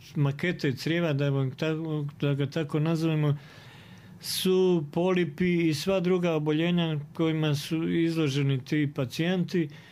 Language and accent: Serbian; Foča, Republika Srpska, Bosnia & Herzegovina; Eto, to je slučajno moj zavičaj, pa onda još više tako veže me i emotivno.